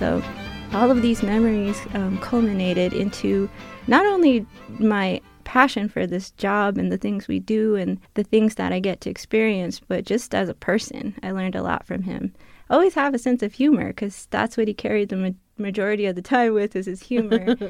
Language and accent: English; Newfields, Arizona, United States; I'm from the Tana'atum Nation. I am Tana'atum, and I come from a village called Newfields. It's in the Chikukuk District, which borders the edge of the Tana'atum Nation and also borders with the international boundary with Mexico.